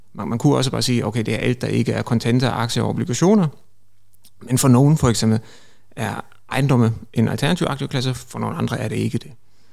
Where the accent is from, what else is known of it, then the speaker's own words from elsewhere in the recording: Germany; Danish is a second language; moved away as an adult; now in Denmark; hvor accenten kommer fra. Jeg kommer oprindeligt fra Tyskland.